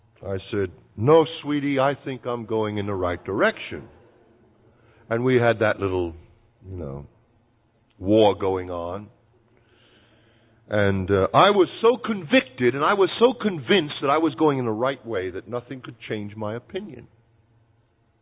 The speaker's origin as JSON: {"language": "English", "town": "Brighton", "region": "New York", "country": "United States", "tie": "born or raised there", "said": "I grew up in Brighton, right near Brighton Beach."}